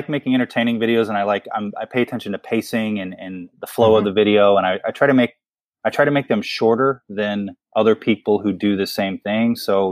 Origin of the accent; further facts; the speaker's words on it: Missouri, United States; also born or lived in Arkansas; I grew up in Missouri and Arkansas, so fishing and hunting was kind of like where I started out. And as an adult, I've kind of moved away from rural areas